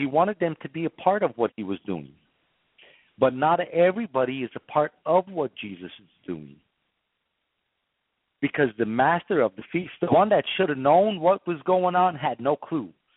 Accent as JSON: {"language": "English", "region": "California", "country": "United States", "said": "and no winery, and I'm from Napa Valley, ever made wine like this."}